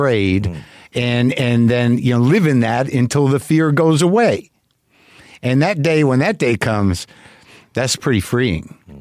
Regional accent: New Mexico, United States; I grew up in, my folks are from Jersey. I grew up in New Mexico.

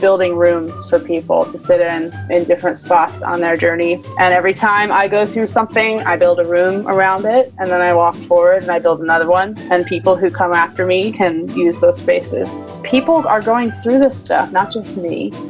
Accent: Northeast, United States; I grew up in the Northeast and my mom is from the South. My dad is from Syria.

